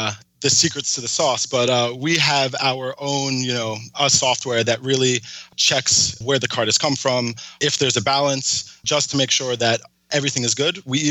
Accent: New York, United States; Plus, I'm also from New York, so I'm a Giants fan at heart.

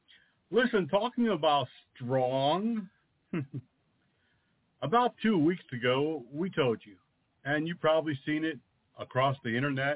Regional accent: New England, United States; I traveled frequently and know quite well because I'm from the New England area.

